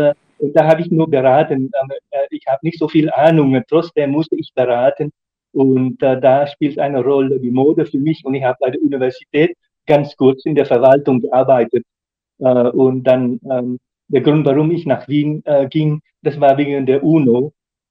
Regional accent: Tübingen, Baden-Württemberg, Germany; also born or lived in Stuttgart; Aber im Großen und Ganzen war meine Heimat Tübingen und Stuttgart. Und dann bin ich heute verheiratet mit einer Frau aus der Eifel.

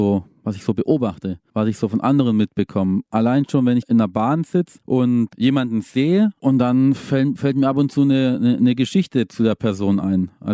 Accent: Rottenburg, Germany; Ich komme aus Rottenburg, im Ortsteil von Rottenburg.

